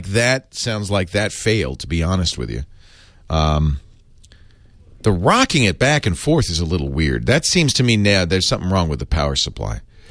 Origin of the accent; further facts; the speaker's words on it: United Kingdom; I'm British.